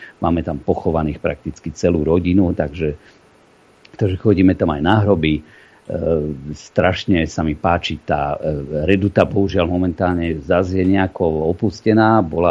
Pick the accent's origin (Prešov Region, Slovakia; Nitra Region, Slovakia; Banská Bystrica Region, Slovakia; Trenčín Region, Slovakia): Banská Bystrica Region, Slovakia; Rimavská Sobota; ja viem perfektne po maďarsky. Narodil som sa v Rimavskej Sobote.